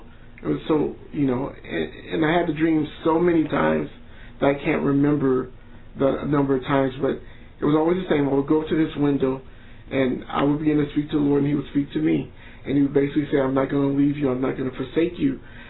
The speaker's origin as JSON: {"language": "English", "town": "Kansas City", "region": "Missouri", "country": "United States", "said": "I'm from Missouri. Kansas City, Missouri is a big city."}